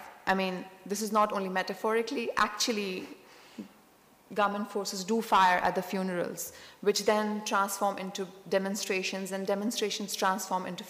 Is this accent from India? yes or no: yes; Jammu and Kashmir, India; my own growing up in Kashmir.